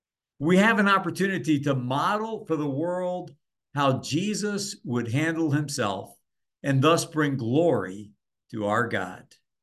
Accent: Miami, Florida, United States; I had no Black friends growing up in Miami.

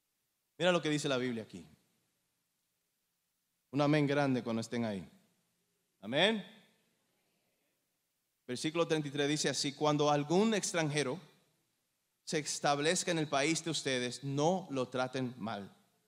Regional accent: New Jersey, United States; also born or lived in Dominican Republic; Yo nací en Nueva Jersey y pasé mis primeros 10 años aquí en Estados Unidos. Después, a los 10 años, Dios me dio la oportunidad de vivir en la República Dominicana por 6 años.

